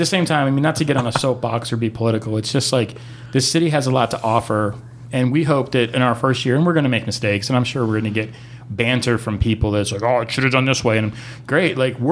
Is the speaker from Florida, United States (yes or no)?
yes; Florida, United States; I mean, I grew up in South Florida. We have it.